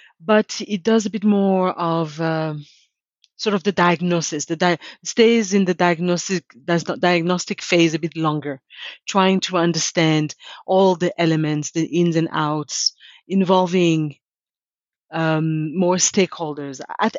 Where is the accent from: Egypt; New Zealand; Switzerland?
Switzerland; now in United States; I grew up in Switzerland, I have family relatives, so I had that support network here.